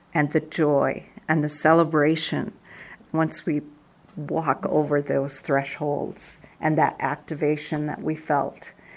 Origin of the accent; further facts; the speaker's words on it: Canada; I am from Canada.